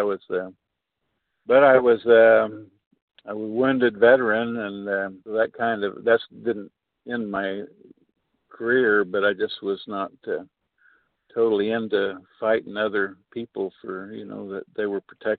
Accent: Kansas, United States; also born or lived in Germany / Texas; I was born in Germany. I was the first American baby boy born in Germany after World War II, and then kind of was in Texas, and then moved up to Kansas in 1957

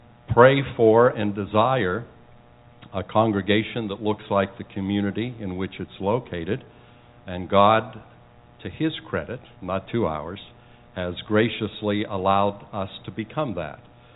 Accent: Butler, United States; I was raised a Caucasian in Butler at a time when everybody in Butler was Caucasian.

